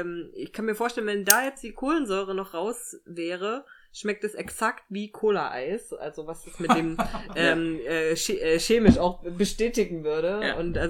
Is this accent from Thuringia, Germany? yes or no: yes; Thuringia, Germany; ich bin ja in Thüringen groß geworden